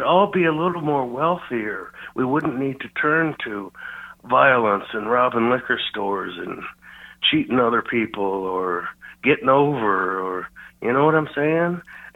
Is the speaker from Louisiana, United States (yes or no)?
no; Kansas City, Kansas, United States; I'm from Kansas City, Kansas.